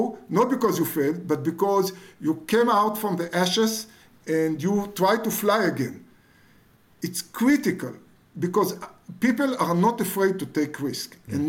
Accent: Israel; and I grew up, I was born here in Israel

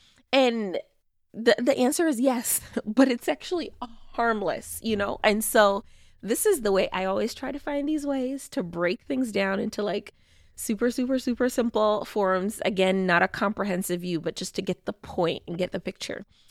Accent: Jamaica; the only vaccine currently available in my home country of Jamaica

